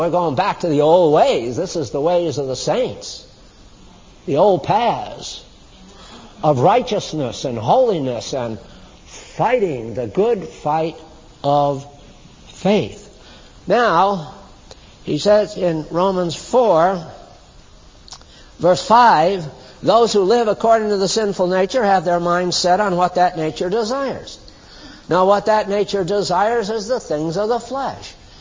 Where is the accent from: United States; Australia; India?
United States; But by and large, as American people, we have not suffered as most of the people have throughout history.